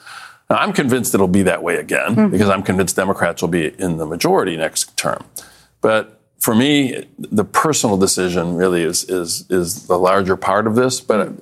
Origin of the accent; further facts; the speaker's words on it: Flint, Michigan, United States; It was good for the people of my hometown of Flint, for example.